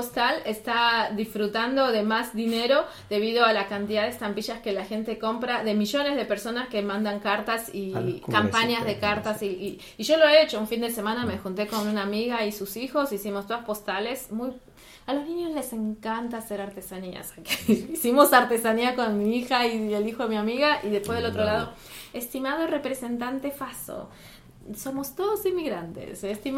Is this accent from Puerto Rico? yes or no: no; Argentina; Yo que vengo de Latinoamérica, que vengo de Argentina, que durante el siglo XX tuvimos 6 dictaduras